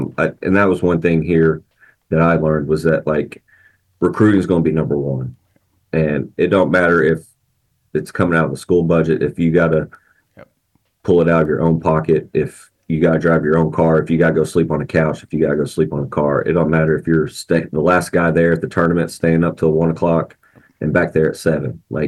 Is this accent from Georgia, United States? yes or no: no; Knoxville, Tennessee, United States; I'm actually from Knoxville, which is, and I still live there, but it's like 45 minutes, 50 minutes from campus here.